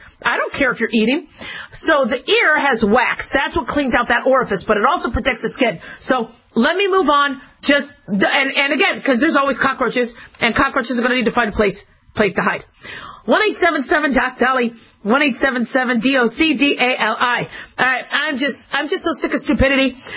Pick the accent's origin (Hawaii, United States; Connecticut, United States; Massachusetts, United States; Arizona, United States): Arizona, United States; Phoenix; also born or lived in Los Angeles, United States / Nevada, United States; I grew up in Phoenix, Arizona. I was born in L.A., grew up in Phoenix, and then I moved to Nevada, and I finished my school in Nevada, and then back to California, and then back to Nevada